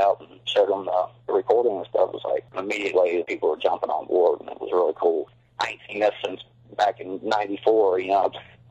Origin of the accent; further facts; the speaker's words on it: Covington, Kentucky, United States; So, well, we're all from Covington, Kentucky. Covington's pretty much a metal-based town. I played in a couple of rock and roll bands around here.